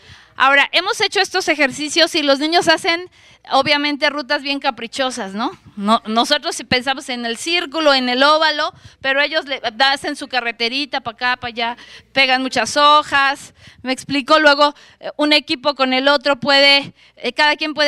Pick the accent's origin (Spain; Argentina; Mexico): Mexico; como politécnica, como mexicana, como tecnóloga educativa